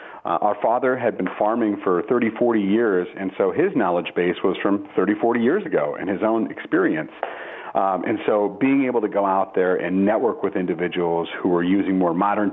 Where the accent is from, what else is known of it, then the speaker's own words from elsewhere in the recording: Tacoma, Washington, United States; I grew up in Tacoma, Washington, which is a very urban sort of area.